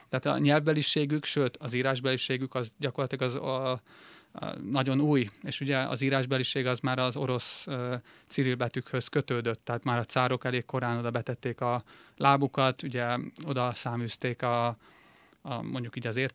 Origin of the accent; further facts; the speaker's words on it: Hungary; now in Almaty, Kazakhstan; és amikor találkozok most Almatában emberek, és mondom, hogy magyar vagyok